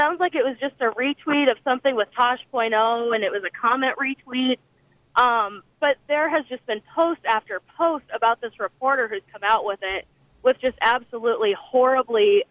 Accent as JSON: {"language": "English", "town": "Des Moines", "region": "Iowa", "country": "United States", "lives_now": "Indianapolis, United States", "said": "Yeah, so I am actually from Des Moines, Iowa. I just moved to the Indy area."}